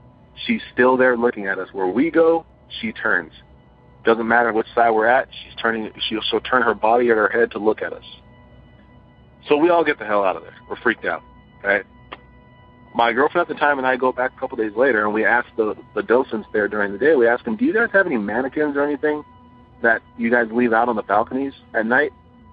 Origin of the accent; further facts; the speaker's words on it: Ventura, California, United States; from Ventura, California. I was born and raised out here in the Ventura County area.